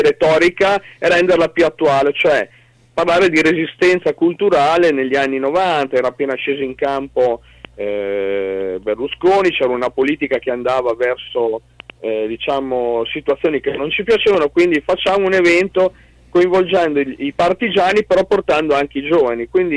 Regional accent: Correggio, Emilia-Romagna, Italy; Io sono di Correggio, una cittadina dell'Emilia Romagna, della provincia di Reggio.

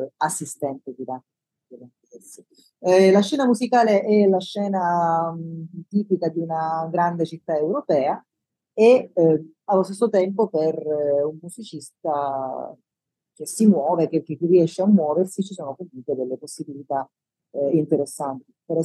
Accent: Palermo, Sicily, Italy; moved away; Sono di Palermo.

